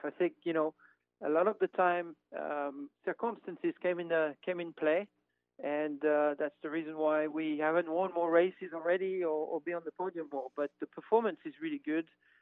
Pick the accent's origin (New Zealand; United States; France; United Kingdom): France; I grew up in France